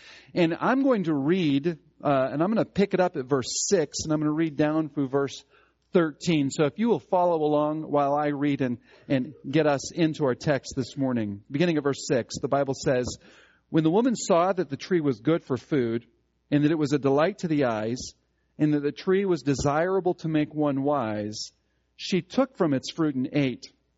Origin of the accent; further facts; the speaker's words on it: Minnesota, United States; also born or lived in Omaha, United States; I grew up in Omaha, so I'm from Nebraska. But then in the eighth grade, going into the eighth grade, we moved to Minnesota. So I went through junior high and high school in Minnesota.